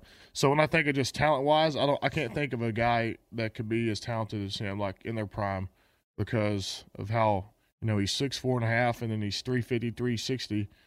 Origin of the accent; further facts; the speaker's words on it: Texas, United States; we grew up pretty – I guess we're both from Texas, so I guess our personality is pretty similar.